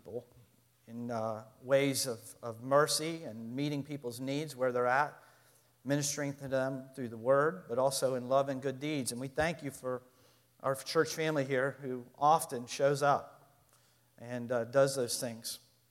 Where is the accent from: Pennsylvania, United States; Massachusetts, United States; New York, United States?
Pennsylvania, United States; Pittsburgh; And I told her I was from Pittsburgh.